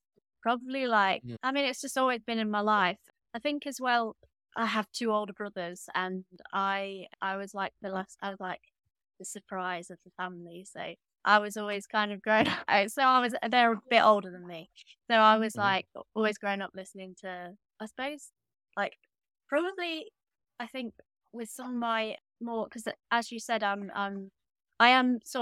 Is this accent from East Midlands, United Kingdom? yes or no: yes; Derby, East Midlands, United Kingdom; And I'm from Derby and East Midlands, and some of my work sort of references that.